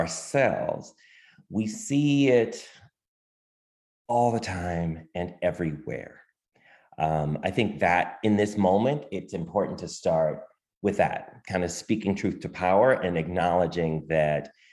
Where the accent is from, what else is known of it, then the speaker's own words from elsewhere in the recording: Oakland, California, United States; moved away as an adult; now in New York, United States; I come originally from Oakland, California, have been in New York about 16 years, originally moved here for med school and training.